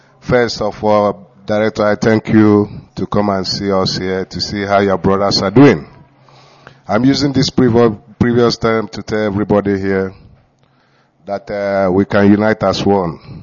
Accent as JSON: {"language": "English", "region": "Imo", "country": "Nigeria", "said": "I'm from Owerenkwoji, Nkwere, in Olu."}